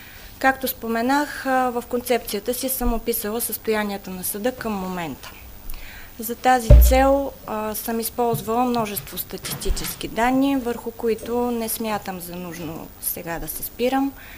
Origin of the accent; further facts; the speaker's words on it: Svilengrad, Haskovo Province, Bulgaria; Аз съм от Свиленград. Родена съм, израснала съм в този град.